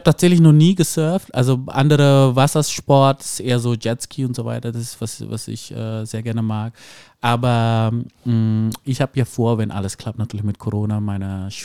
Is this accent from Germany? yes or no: no; Jakarta, Indonesia; Ja, ich komme aus Indonesien. Jakarta.